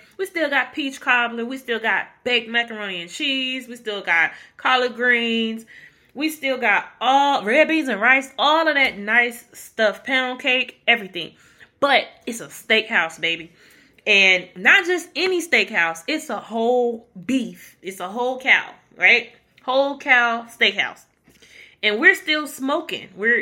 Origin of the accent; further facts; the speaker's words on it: Mississippi, United States; Sorry. I'm from Mississippi. You're going to get some of them SCRs instead of STRs every now and then.